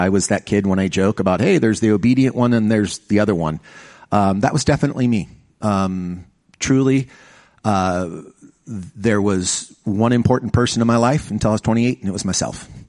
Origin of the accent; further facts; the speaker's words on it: New York, United States; born there; also born or lived in California, United States; I was born in New York. My dad was an instructor at West Point Military Academy. We moved to California.